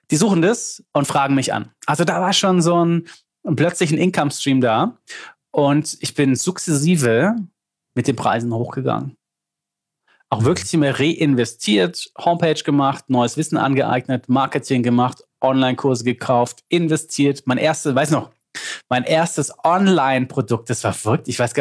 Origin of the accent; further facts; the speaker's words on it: Lindau, Bavaria, Germany; accent: Swabian; Ich schwätze nur Schwäbisch, ich bin ja Bayer, aber wir schwätzen auch, weil aus Lindau.